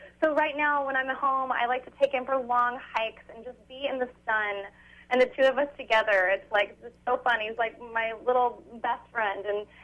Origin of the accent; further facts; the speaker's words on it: the South, United States; as a kid growing up in the South, we would always have tea, and it reminds me of like my childhood, sitting on my front porch with my grandma